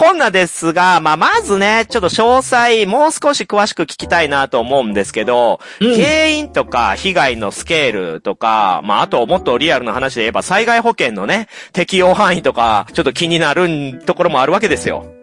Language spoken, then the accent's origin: Japanese; Kansai, Japan; 私たちは関西人で